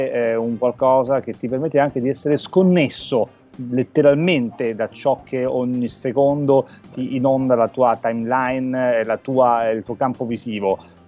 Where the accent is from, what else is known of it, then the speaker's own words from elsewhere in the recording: Palermo, Sicily, Italy; da siciliano, da palermitano